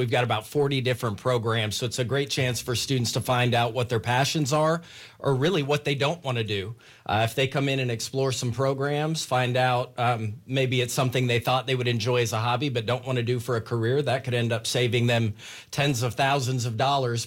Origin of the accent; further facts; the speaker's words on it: Texas, United States; So I had an interest in teaching and coaching from a really young age, but I grew up in Texas.